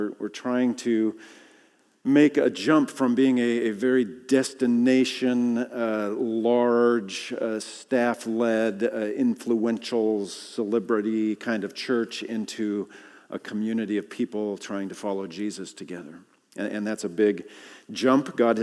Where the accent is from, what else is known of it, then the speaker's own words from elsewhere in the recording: Seattle, Washington, United States; You know, I grew up on Queen Anne, went to Queen Anne High School, played baseball over at the field.